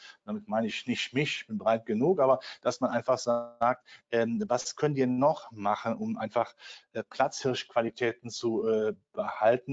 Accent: North Rhine-Westphalia, Germany; Sie hören mal meine Zunge an, ich bin Rheinländer, ich bin groß gewachsen in der Nähe vom Hambacher Forst, also Braunkohletagebau, das waren gute Jobs.

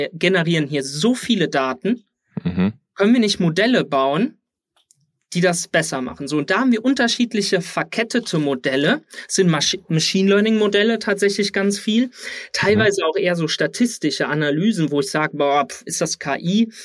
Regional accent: Siegen, North Rhine-Westphalia, Germany; Ich komme aus Südwestfalen, Siegen.

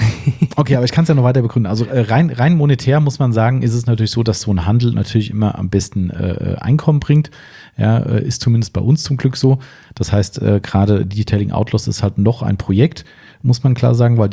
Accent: Waldems, Hesse, Germany; wir kommen aus Waldems, 1100 Einwohner aus meinem Heimatort.

